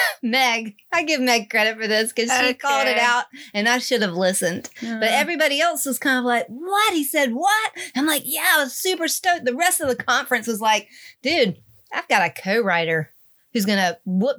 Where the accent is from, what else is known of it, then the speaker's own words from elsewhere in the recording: Elizabeth City, North Carolina, United States; Elizabeth City's like a, it's like a beauty mark.